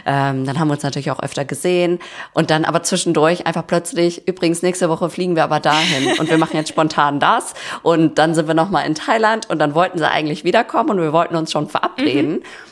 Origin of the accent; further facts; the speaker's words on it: Cologne, North Rhine-Westphalia, Germany; Und ich komme ja aus Köln, also ich bin eine kölsche Mädchen.